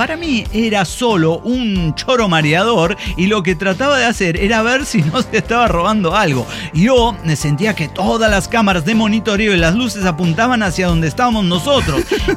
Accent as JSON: {"language": "Spanish", "region": "Mexico City", "country": "Mexico", "said": "en México, póngale, somos locales, chilangos, que entre chilangos, sí, nos vigilamos."}